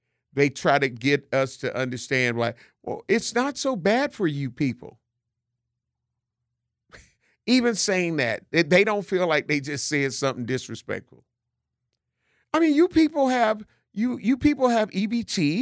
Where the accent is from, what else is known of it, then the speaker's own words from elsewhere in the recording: Milwaukee, Wisconsin, United States; I'm from Milwaukee, born and raised.